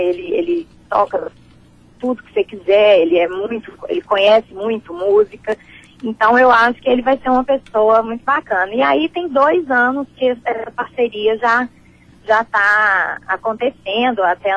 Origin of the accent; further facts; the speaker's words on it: Belo Horizonte, Minas Gerais, Brazil; Sou de Belo Horizonte.